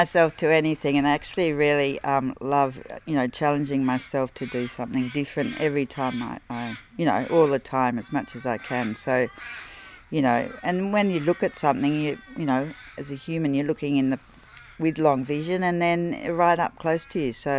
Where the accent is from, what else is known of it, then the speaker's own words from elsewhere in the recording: Tasmania, Australia; I'm from Tasmania originally